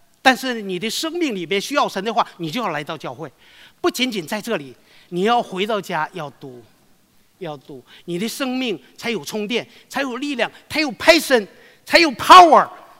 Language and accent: Chinese; Northeast China, China; 我是东北来的。